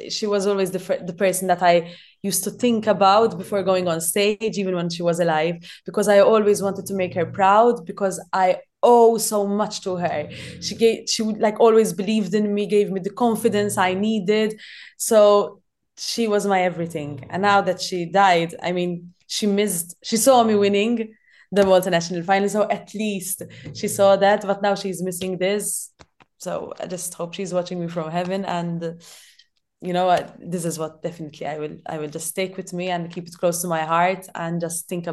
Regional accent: Gozo, Malta; I'm also from Gozo, so I need to keep on traveling between Malta and Gozo.

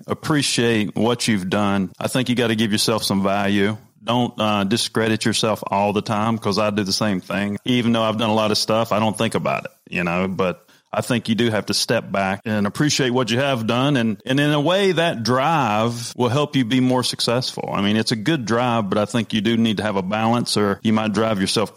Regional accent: North Carolina, United States; also born or lived in New Jersey; I'm from North Carolina. I lived in New Jersey, and, you know, when I moved there for the first time, I had to pick up the pace.

